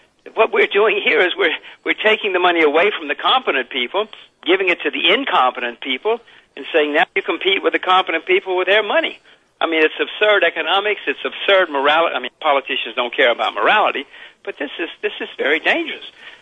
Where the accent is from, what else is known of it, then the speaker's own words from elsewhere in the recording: United States; Well, Mike, I don't like saying it since I'm an American like you